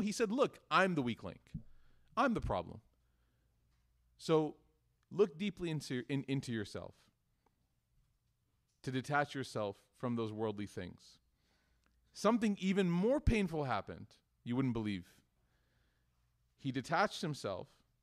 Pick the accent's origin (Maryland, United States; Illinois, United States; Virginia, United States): Illinois, United States; Chicago; I'm from Chicago, so it's just, it's wajib upon us.